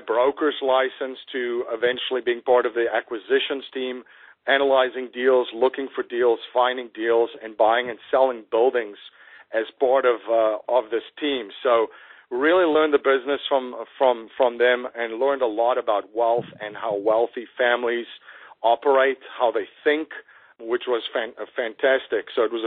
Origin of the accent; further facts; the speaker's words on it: South Africa; now in United States; I'm originally from South Africa, not from the United States. I grew up in an extremely interesting time in the history of South Africa.